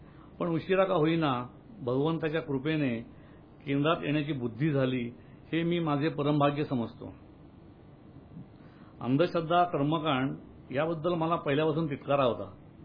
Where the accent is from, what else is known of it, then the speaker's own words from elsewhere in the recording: Wai, Maharashtra, India; मी मूळचा वाईचा, आई वडील दोघे शिक्षक, बाबा विनोबांचे भक्त होते.